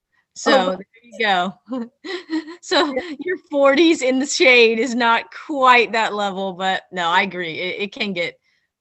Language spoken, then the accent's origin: English; Ventura, California, United States; she's from my hometown, Ventura, California, shout out.